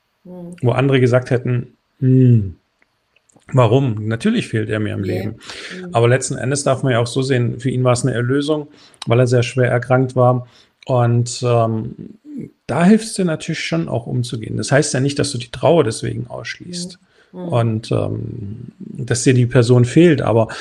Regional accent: Baden-Württemberg, Germany; wir kommen aus dem Schwäbischen, du weißt es, das machen wir schon immer so

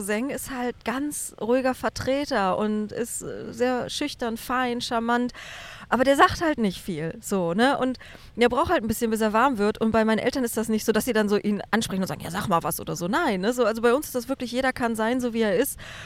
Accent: North Rhine-Westphalia, Germany; ich komme ja auch aus dem Oberbergischen.

